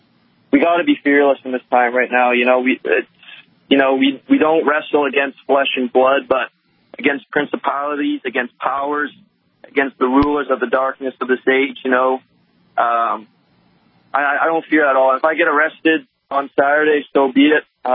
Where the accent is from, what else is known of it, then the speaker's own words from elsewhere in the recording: Ottawa, Ontario, Canada; I'm from Ottawa.